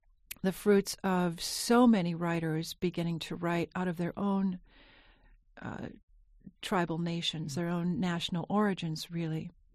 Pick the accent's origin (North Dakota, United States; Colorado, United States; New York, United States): North Dakota, United States; I grew up in North Dakota, and I live not too far from North Dakota. I live about 3 hours from the border.